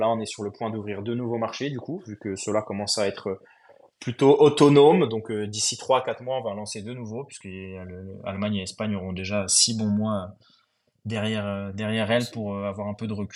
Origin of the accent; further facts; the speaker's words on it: Épinal, Grand Est, France; Alors nous, on est Vosgien, de base. On est originaire d'Épinal, donc on est lorrain pour ceux qui positionneraient pas les Vosges sur la carte de France.